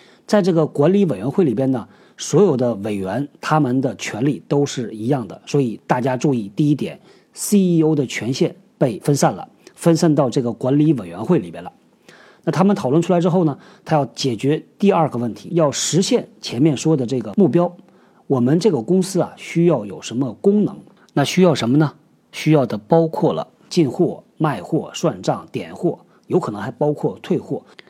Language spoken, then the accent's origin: Chinese; Northeast China, China; 我的老家呢在东北，在我小时候啊，我们家开过小卖店